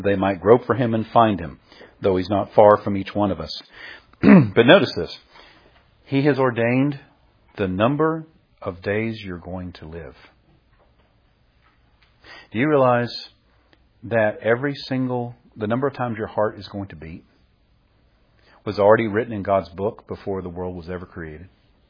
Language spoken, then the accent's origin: English; Powder Springs, Georgia, United States; born or raised there; also born or lived in Marietta